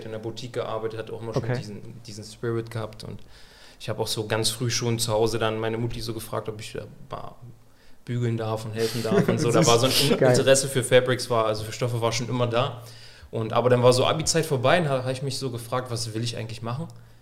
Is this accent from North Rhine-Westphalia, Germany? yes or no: no; Saxony-Anhalt, Germany; ich komme eigentlich aus dem Raum Magdeburg und habe mein Abitur gemacht, ganz normal.